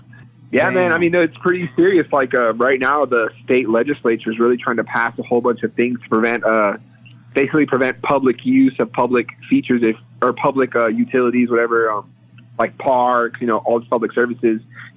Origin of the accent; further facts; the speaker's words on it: Georgia, United States; I'm from Southern Georgia, okay?